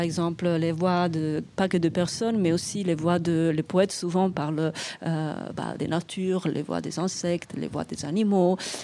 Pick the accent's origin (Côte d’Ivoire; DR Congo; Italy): Italy; Lombardy; French is a second language; moi, je viens des Alpes lombardes